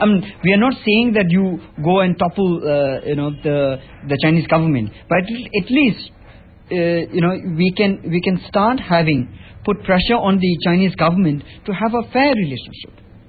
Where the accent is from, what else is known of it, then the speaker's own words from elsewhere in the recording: India; I'm a Tibetan born and brought up in India. My parents came from Tibet.